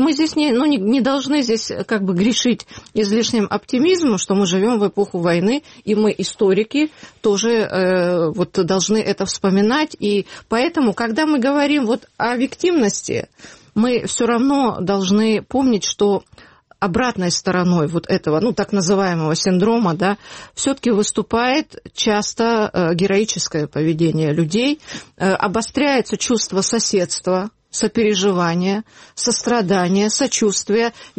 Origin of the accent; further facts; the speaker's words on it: Crimea, Ukraine; А я, ну, из Крыма, да.